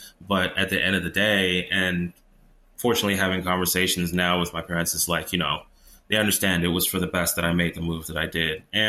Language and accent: English; United States; born there; So first generation born U.S. kid. My parents both born and raised in Haiti.